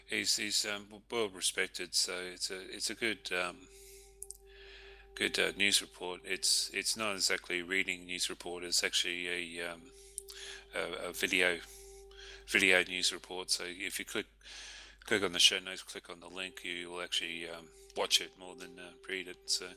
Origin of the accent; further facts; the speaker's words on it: New Zealand; New Zealand.